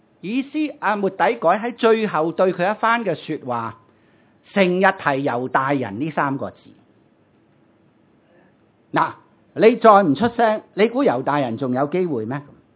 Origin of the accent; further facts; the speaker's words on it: Hong Kong; 在现实的生活里头，我们是一个香港人的身份